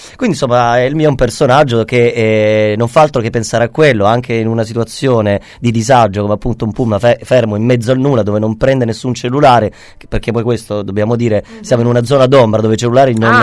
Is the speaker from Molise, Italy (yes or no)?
no; Apulia, Italy; No, io sono pugliese.